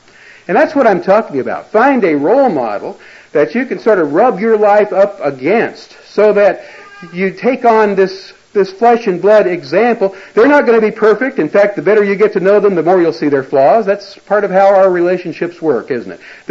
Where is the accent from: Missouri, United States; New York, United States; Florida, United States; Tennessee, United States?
Missouri, United States; I come from Missouri. I live just a few miles away from Harry Truman's house.